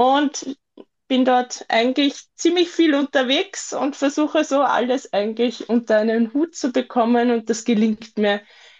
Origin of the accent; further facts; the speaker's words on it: Vienna, Austria; Ich komme aus Wien in Österreich